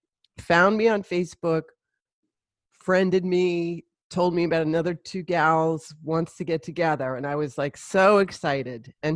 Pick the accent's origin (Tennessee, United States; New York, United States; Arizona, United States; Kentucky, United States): New York, United States; Brooklyn; I'm from Brooklyn.